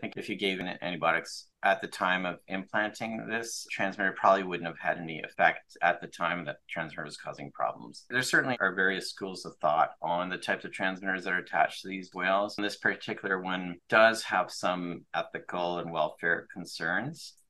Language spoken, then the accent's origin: English; Canada; Now I'm Canadian